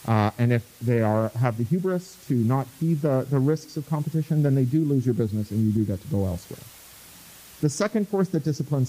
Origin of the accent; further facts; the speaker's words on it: Toronto, Ontario, Canada; If you've ever gone to a county fair, I grew up in Toronto